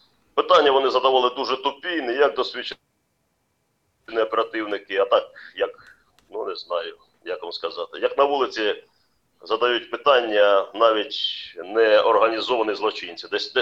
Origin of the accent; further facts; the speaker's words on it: Pervomaisk, Luhansk Oblast, Ukraine; я зорієнтувався, бо я сам місцевий, сам з Первомайська.